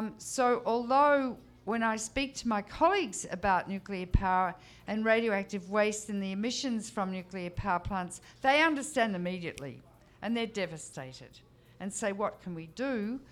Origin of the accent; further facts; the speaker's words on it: Australia; we mine uranium in Australia, hence my accent